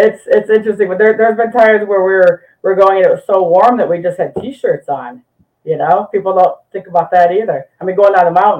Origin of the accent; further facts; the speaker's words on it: Midwest, United States; now in San Diego, United States; But we're from the Midwest, and now we're out here in San Diego, right?